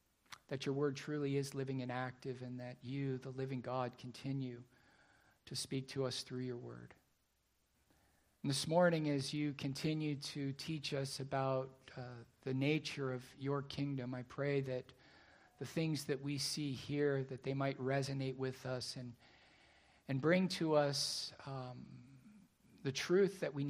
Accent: Laguna Niguel, California, United States; I grew up in Laguna Niguel. I've lived here. Well, I came here to Laguna Niguel as I was entering the fourth grade in 1977.

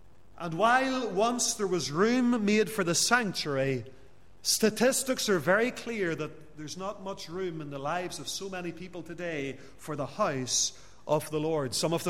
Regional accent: Lisburn, Northern Ireland, United Kingdom; My hometown of Lisburn's the same. Dozens of Presbyterian churches in the borough.

